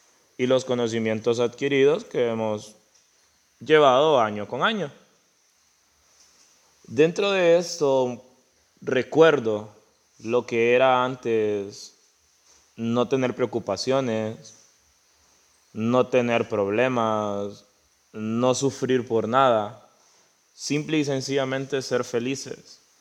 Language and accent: Spanish; Honduras; Soy de un país de tercer mundo, soy de Honduras